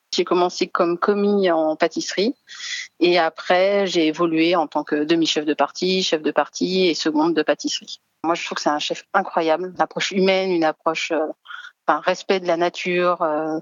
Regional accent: Saint-Étienne, Auvergne-Rhône-Alpes, France; Moi, je suis originaire de Saint-Étienne, donc c'est tout à côté de Saint-Bonnet-le-Froid.

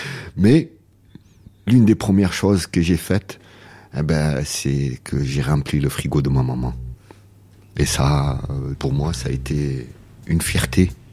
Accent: Marseille, Provence-Alpes-Côte d'Azur, France; Aux alentours de ce restaurant, moi j'étais de la Savine

